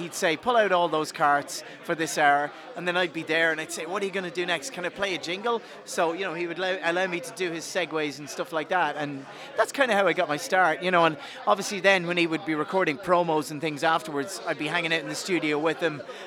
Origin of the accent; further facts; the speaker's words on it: Navan, County Meath, Ireland; I'm from Navan, so we could get all the big Dublin stations there, yeah.